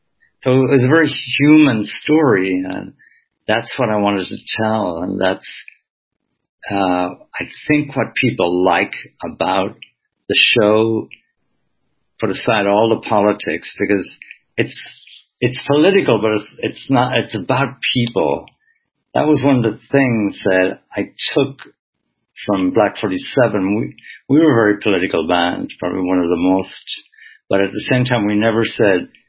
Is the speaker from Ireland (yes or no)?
yes; Wexford, Leinster, Ireland; at least when I was growing up in Wexford